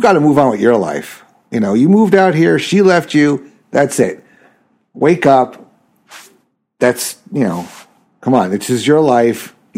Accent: New York, United States; Oh yeah, I'm from New York. I've had plenty of 40s.

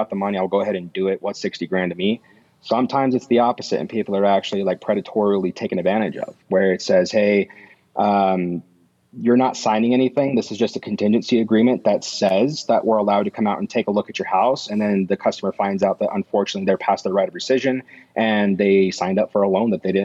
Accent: Pueblo, Colorado, United States; I mean, I like to bring up that I was born and raised in Pueblo, West Colorado. Pueblo kind of gets a bad rap here in the Colorado state.

